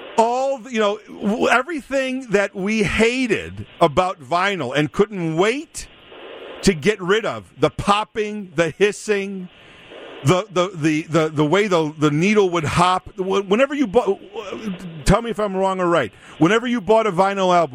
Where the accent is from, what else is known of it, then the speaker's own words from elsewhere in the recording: Freehold, New Jersey, United States; growing up with his father in this small town of Freehold, New Jersey, and plays a little part of my hometown.